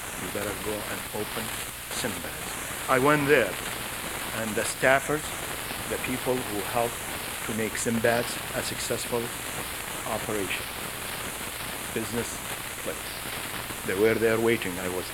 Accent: St. Louis Park, Minnesota, United States; By the way, we are Jewish from St. Louis Park.

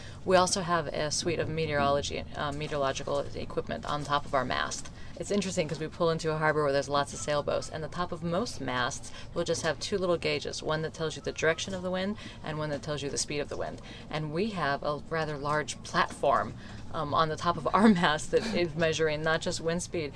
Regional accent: Colorado, United States; I grew up in Colorado

